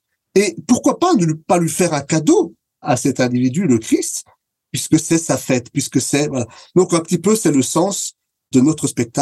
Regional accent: Grand Est, France; Alors, on vient d'Alsace

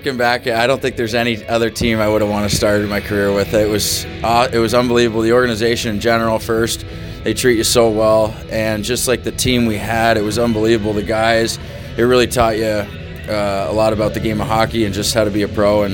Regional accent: Wilkes-Barre, Pennsylvania, United States; be in my hometown in Wilkes-Barre

